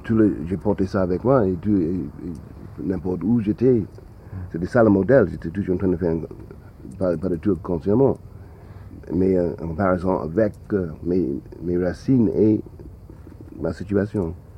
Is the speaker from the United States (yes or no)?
yes; Harlem, New York, United States; puisque moi je suis de Harlem, ma clé pour Marseille, c'est la clé que j'ai portée de Harlem.